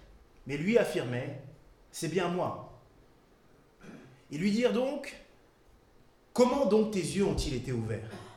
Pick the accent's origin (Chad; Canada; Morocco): Chad; now in Besançon, France; Je suis membre de l'église évangélique de la Bonne Nouvelle de Besançon. Je suis originaire aussi du Tchad, un pays d'Afrique centrale. Et ça va faire depuis 7 ans que je vis à Besançon.